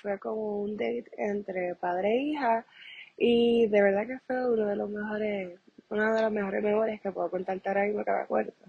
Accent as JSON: {"language": "Spanish", "town": "Mayagüez", "country": "Puerto Rico", "tie": "born there", "said": "está localizado en el mismo pueblo de Mayagüez."}